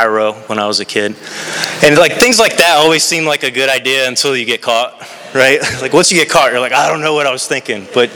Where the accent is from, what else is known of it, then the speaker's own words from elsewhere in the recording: New Jersey, United States; born there; I was born in New Jersey, and my parents split up when I was pretty young.